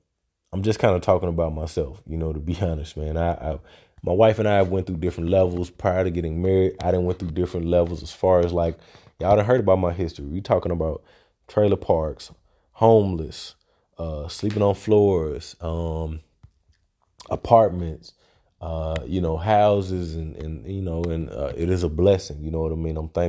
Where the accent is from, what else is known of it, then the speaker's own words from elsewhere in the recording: Little Rock, Arkansas, United States; it's actually a shorter trip to Little Rock, which is where I'm from. I go to my hometown, see my people and all that.